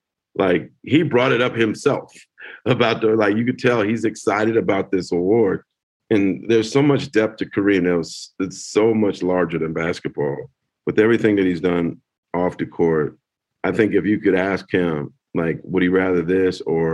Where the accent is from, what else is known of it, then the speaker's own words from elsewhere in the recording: San Jose, California, United States; When I was a kid growing up in San Jose, California, at that time, San Jose, it was and still is one of the most diverse cities in the country.